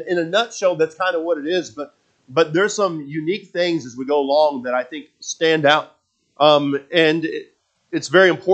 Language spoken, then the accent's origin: English; West Coast, United States; Now, I know I grew up on the West Coast, and they always have had some extremities and some things